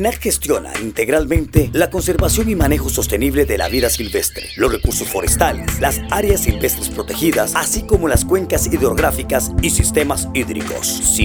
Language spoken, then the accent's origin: Spanish; Alajuela, Costa Rica; de Alajuela, Costa Rica.